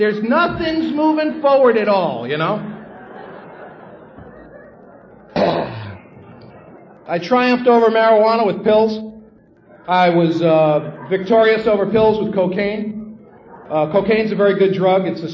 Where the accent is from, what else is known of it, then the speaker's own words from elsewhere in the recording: New York City, New York, United States; And I grew up in this family, and I had a tough time growing up in the Bronx.